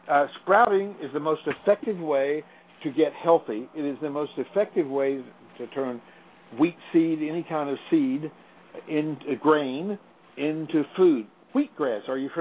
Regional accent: the South, United States; Well, it's basic. But I grew up in the South.

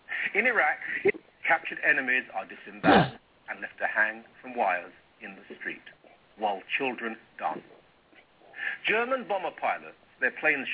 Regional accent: Ilford, London, United Kingdom; arrests were made in Ilford, my hometown. Now, boring it may be, but nobody is oppressed in Ilford.

